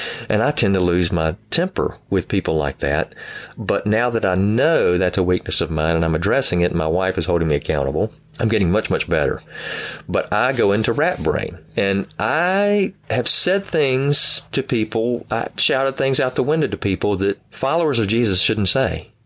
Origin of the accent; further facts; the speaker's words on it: Southern United States, United States; accent: southern; hearing my southern accent and go, I'd love to hear what that sounded like, southern twang